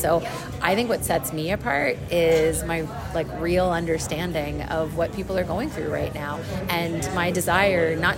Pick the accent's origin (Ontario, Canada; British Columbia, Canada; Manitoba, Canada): Ontario, Canada; Burlington; I'm from Burlington, Ontario. I live next door to the Ford assembly plant in Oakville.